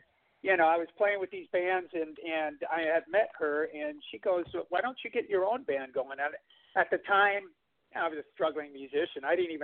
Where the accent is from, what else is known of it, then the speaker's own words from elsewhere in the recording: South Bend, Indiana, United States; I'm originally out of South Bend, Indiana area.